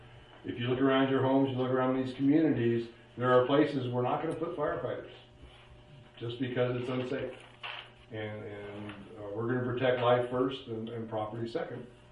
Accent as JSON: {"language": "English", "region": "Oregon", "country": "United States", "tie": "born or raised there", "said": "I grew up in the Mount Hood area with warm Chinook winds blowing down the gorge, and you could have 2 feet of snow disappear overnight."}